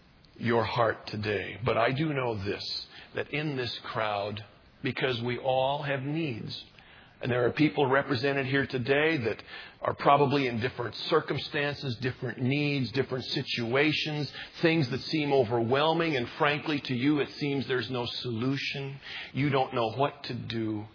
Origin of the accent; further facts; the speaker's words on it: Jamestown, North Dakota, United States; Growing up in Jamestown, North Dakota, and Pastor Ken remembers this well